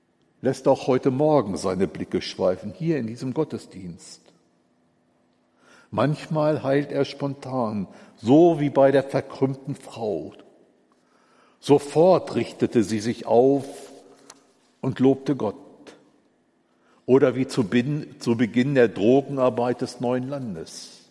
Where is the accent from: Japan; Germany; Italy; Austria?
Germany; Lower Saxony; Ich komme eigentlich so aus der Gegend um Hannover herum.